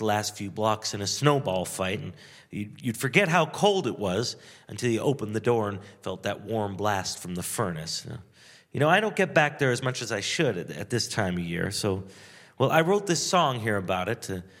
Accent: Canada; I was thinking about my hometown in Canada at this time of year

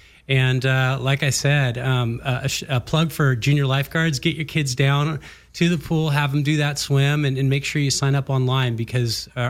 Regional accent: Laguna Beach, California, United States; And I grew up in Laguna Beach. I was born and raised here.

